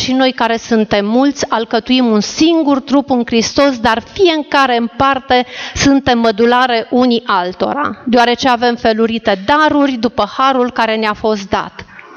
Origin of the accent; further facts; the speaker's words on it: Cugir, Alba County, Romania; de la Cugir